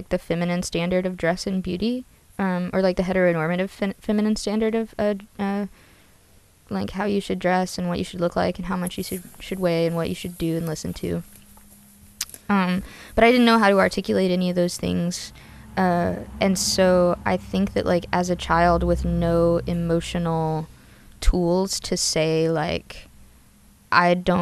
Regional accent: Tennessee, United States; because I grew up in Tennessee and it would have been taboo otherwise.

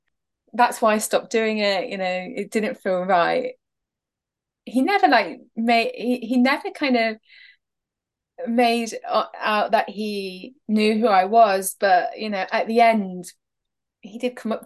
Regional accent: Derby, East Midlands, United Kingdom; It's been at Format Festival in Derby, which, you know, was a dream because it's my hometown.

